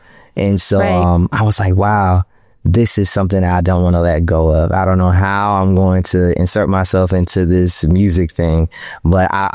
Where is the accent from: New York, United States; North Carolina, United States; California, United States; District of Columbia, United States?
District of Columbia, United States; Washington; That is tricky because I come from Washington, D.C., you know what I mean? And being very candid, during that time, it was still Chocolate City.